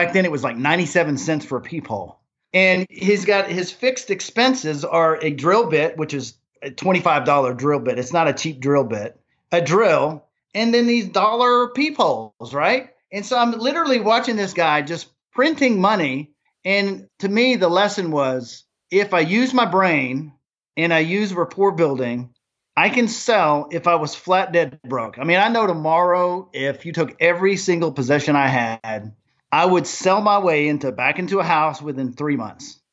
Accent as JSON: {"language": "English", "country": "Germany", "tie": "born or raised there", "moved": "yes", "lives_now": "Nashville, United States", "said": "Well, I grew up in Germany and thought I wanted to be in the music business."}